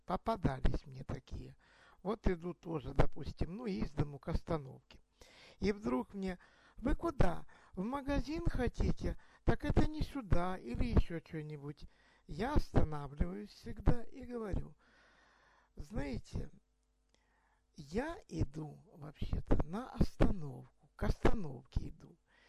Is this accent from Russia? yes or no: yes; Rostov-on-Don, Rostov Oblast, Russia; из Ростова-на-Дону.